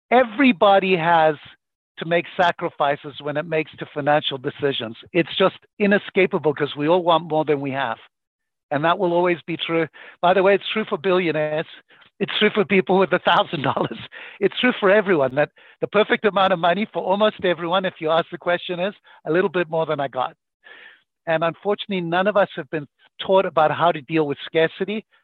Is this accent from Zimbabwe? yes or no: yes; Zimbabwe; I grew up in Zimbabwe to very, very poor parents, to a single mom with two sisters.